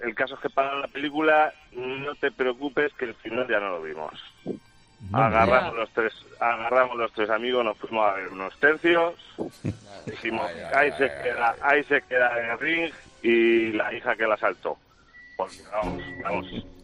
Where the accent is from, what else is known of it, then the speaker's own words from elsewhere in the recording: Minglanilla, Castilla-La Mancha, Spain; now in Valencia, Spain; yo soy de Minglanilla, donde empieza la Castilla, ¿vale? Pero vivo en Valencia.